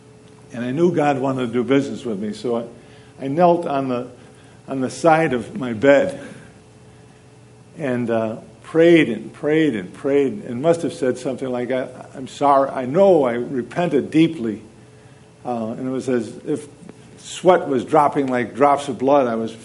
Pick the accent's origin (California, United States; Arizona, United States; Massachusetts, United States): Massachusetts, United States; Boston; I had an Aboriginal friend who found out I was from Boston.